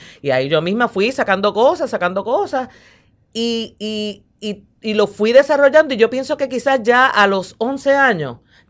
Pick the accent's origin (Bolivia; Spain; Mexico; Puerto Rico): Puerto Rico; Fajardo; Yo soy de Fajardo.